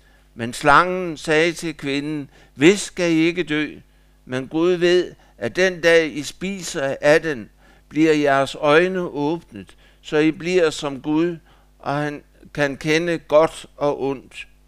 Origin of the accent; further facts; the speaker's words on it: Holstebro, Central Denmark Region, Denmark; For nylig var der en prædikant i Holstebro, hvor jeg kommer fra.